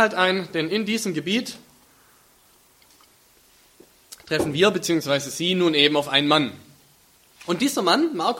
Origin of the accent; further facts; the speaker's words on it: Aalen, Baden-Württemberg, Germany; wenn ich weiter nördlich in Deutschland bin und man mich fragt, wo kommst du her, und ich sage Aalen und das kennt keiner, dann sage ich grob in der Gegend von Stuttgart.